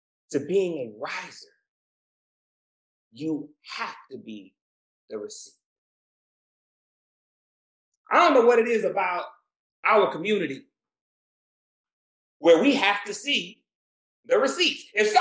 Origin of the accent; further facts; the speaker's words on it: Jamaica; my whole family's Jamaican. I'm Jamaican.